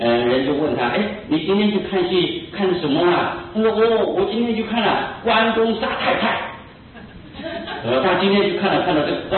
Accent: Taiwan; 他就恐怕我们台湾人呢，还记得我们的老祖宗

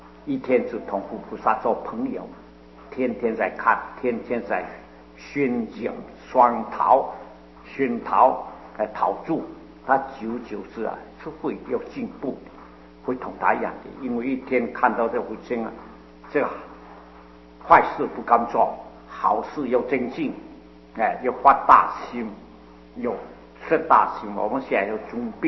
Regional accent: Guangdong, China; 就是我是广东人啊，我也对广东的特别。

